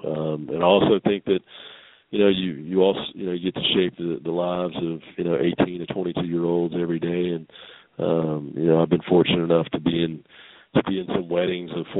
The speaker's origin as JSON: {"language": "English", "town": "Hickory", "region": "North Carolina", "country": "United States", "said": "I'm from Hickory, North Carolina."}